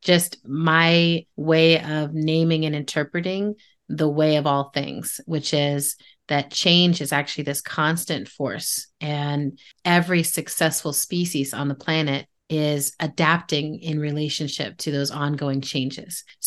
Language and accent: English; Germany; also born or lived in Texas, United States / New York, United States / Oakland, United States / Detroit, United States; And I grew up in Germany a lot. I was born in Texas. I lived in New York, Oakland, and Detroit.